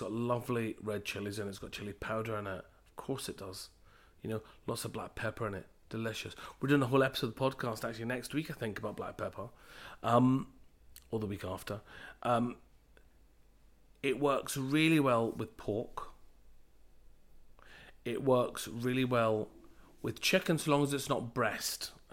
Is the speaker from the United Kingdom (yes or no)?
yes; Glasgow, Scotland, United Kingdom; So, I grew up on the Great Western Road in Glasgow.